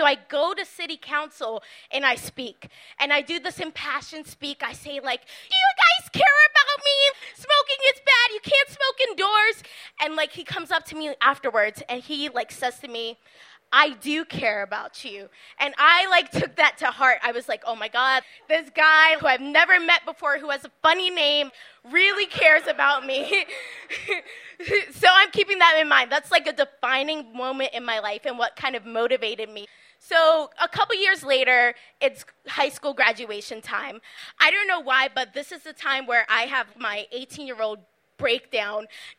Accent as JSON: {"language": "English", "town": "Philadelphia", "region": "Pennsylvania", "country": "United States", "tie": "born or raised there", "said": "I'm from Philadelphia. I grew up in the Northeast."}